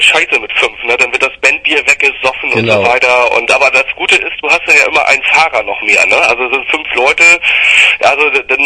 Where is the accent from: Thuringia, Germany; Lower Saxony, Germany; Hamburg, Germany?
Hamburg, Germany; eigentlich sind wir alle aus Hamburg.